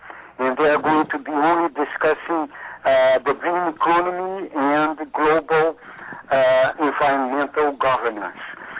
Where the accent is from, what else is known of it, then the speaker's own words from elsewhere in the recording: Rio de Janeiro, Brazil; moved away as an adult; Yes, that's my hometown, and I was already back from exile 10 years already. I came back in 82.